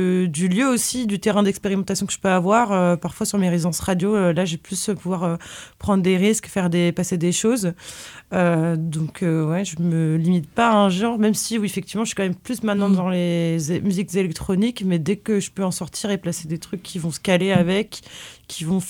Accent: Rennes, Brittany, France; Eh bien, je suis rennaise. Alors, rennaise, je suis sessonnaise, pour être précise.

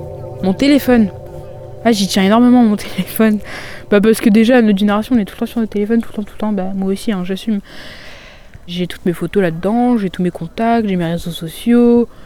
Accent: France; born there; Je suis d'origine albanaise, mes deux parents sont albanais et tout le reste de ma famille aussi. Puis voilà, je suis née en France.

